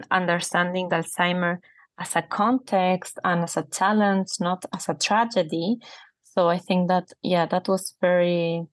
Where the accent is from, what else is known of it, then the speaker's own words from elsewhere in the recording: Chile; English is a second language; I grew up listening in Chilean television